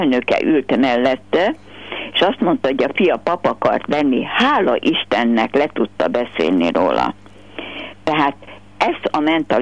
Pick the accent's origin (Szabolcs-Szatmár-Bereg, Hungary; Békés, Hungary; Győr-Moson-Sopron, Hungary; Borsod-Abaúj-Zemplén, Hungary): Győr-Moson-Sopron, Hungary; Valamikor a 50-es évek végén, 60-as évek elején én Sopron közelében nőttem föl egy szénkatolikus faluba